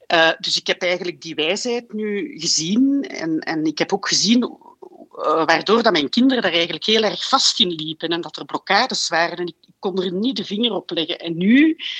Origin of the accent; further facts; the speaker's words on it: Flanders, Belgium; Uit Vlaanderen, ja. Dus ik spreek een beetje met de Franseren.